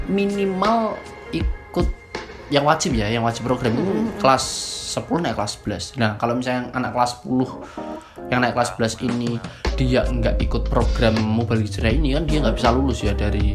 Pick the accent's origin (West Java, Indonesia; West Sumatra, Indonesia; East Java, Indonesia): East Java, Indonesia; Blitar; aku ini kembali ke daerahku, ke tempat asalku, asal rumahku itu di Blitar.